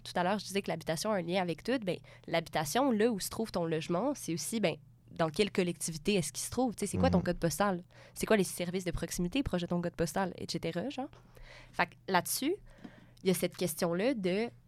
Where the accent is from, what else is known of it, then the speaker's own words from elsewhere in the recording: Sutton, Quebec, Canada; also born or lived in Eastern Townships; moi, j'ai passé la moitié de mon enfance à Sutton parce que ma famille a une résidence dans les cantons de l'Est